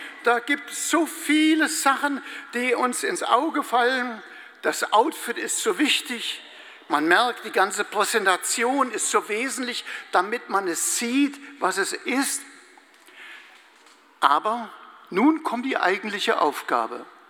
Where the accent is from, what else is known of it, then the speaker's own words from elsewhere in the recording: Hesse, Germany; Wir stellten fest, er wohnt im schönen Hessenland. Ich bin auch Hesse.